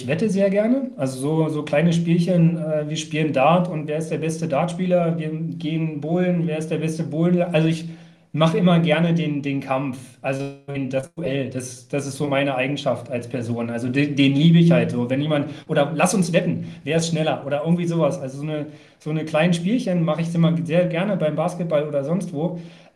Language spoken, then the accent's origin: German; Werder, Brandenburg, Germany; Ich komme aus Werder.